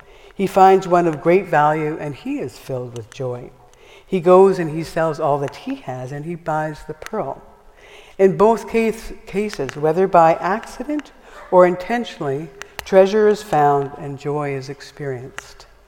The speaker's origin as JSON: {"language": "English", "town": "Winnipeg", "region": "Manitoba", "country": "Canada", "tie": "born or raised there", "said": "I grew up in Winnipeg"}